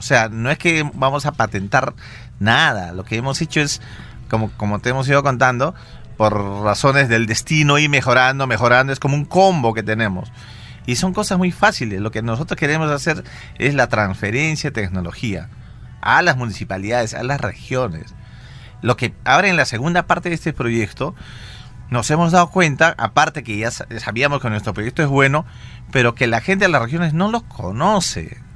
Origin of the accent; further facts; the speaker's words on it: Cusco, Peru; nuestros paisanos de arriba, yo soy cusqueño